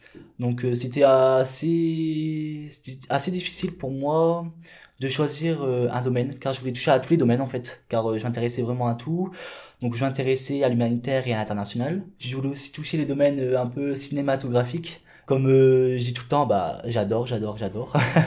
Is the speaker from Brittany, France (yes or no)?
no; Hazebrouck, Hauts-de-France, France; donc j'ai 21 ans, je suis d'originaire d'Hazebrouck et j'habite à Averskerk. Je vis actuellement encore avec mes parents, donc mes parents, mes deux sœurs et mon frère. Je suis aussi né dans une famille ouvrière.